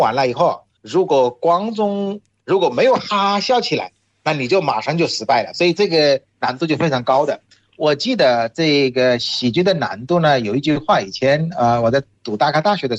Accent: Bangladesh; Chinese is a second language; 大家好，我是来自于孟加拉国的

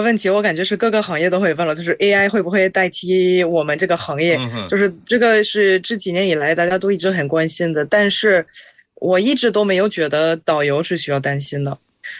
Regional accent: France; Chinese is a second language; 因为我们法国人在法国旅游的话也是会一样的

